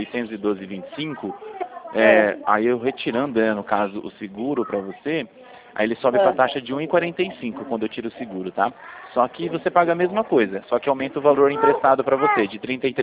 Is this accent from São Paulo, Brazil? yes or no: yes; Rio Claro, São Paulo, Brazil; Eu sou aqui de Rio Claro mesmo